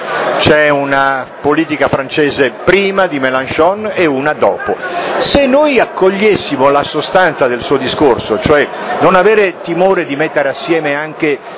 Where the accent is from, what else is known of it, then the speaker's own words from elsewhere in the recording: Milan, Lombardy, Italy; io sono legato perché sono cresciuto a Milano